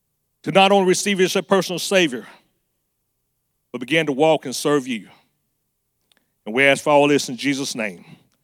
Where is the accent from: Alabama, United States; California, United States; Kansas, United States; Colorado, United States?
Alabama, United States; Mobile; For those who don't know us, we're from Mobile, Alabama.